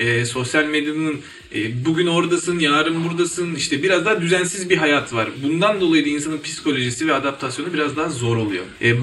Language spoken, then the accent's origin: Turkish; Sakarya, Turkey; Sakaryalıyım.